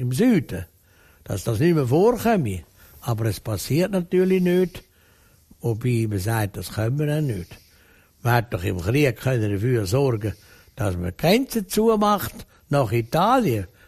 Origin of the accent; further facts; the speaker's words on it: Switzerland; sind wir Schweizer hätten eine gute Ausgangslage.